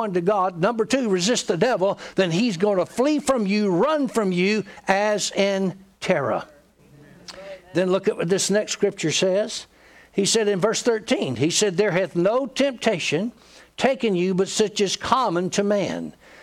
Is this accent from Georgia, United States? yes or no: yes; Georgia, United States; because I come from Georgia